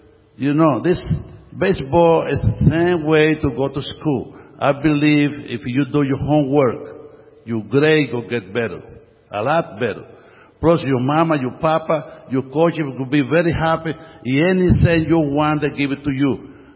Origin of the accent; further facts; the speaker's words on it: Cuba; English is a second language; You know, I come from Cuba.